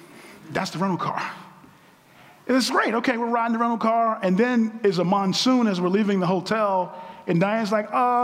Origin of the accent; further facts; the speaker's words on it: United States; Look, I'm American, I get it.